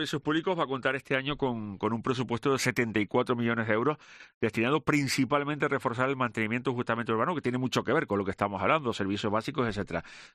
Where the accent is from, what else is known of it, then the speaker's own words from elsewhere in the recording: Canary Islands, Spain; aunque nosotros somos canarios, nos desplazamos a la península y cogemos un tren